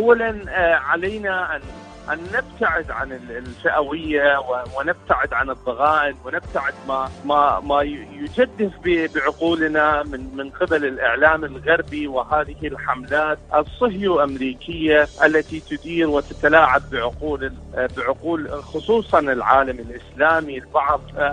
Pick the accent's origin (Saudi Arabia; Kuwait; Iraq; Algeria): Iraq; من العراق.